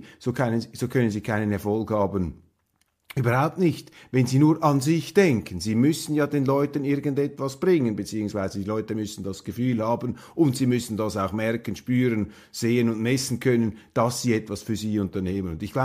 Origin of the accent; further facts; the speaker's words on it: Switzerland; bei uns in der Schweiz